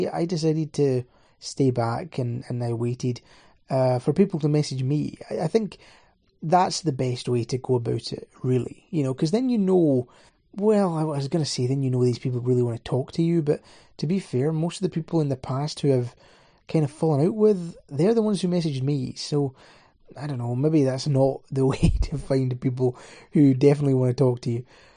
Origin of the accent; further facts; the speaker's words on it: Scotland, United Kingdom; I'm Scottish, let's say 20.